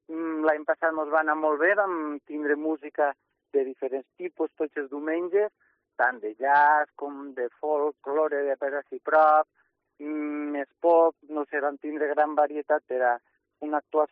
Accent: Culla, Valencian Community, Spain; jo soc de Culla i quasi està feo, però val la pena fer la visita

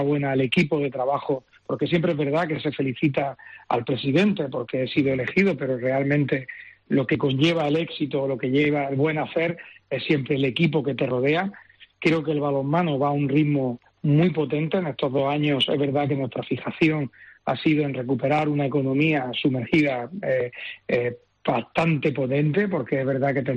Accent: Almería, Andalusia, Spain; que yo soy de Almería, me congratula

